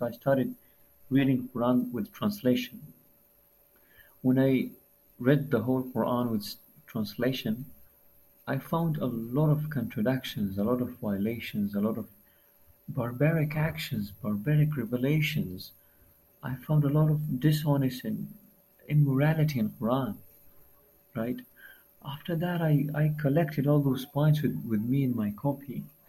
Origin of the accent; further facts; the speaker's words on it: Afghanistan; now in Pakistan; I am basically from Afghanistan, but for the past 8 or 9 years, I have been living here in Pakistan as a migrator. And I am belonging from a very strict religious family. My father is an Islamic scholar.